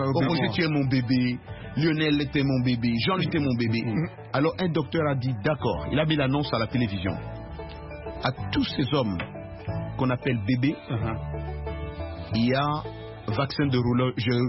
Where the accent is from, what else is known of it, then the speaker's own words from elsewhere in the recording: Kasaï, DR Congo; chez moi, au Kassai